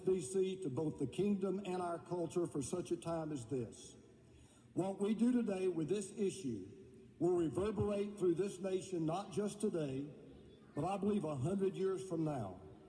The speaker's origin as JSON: {"language": "English", "town": "Atlanta", "region": "Georgia", "country": "United States", "tie": "born or raised there", "said": "One fought in the battle of my hometown, Atlanta, Georgia."}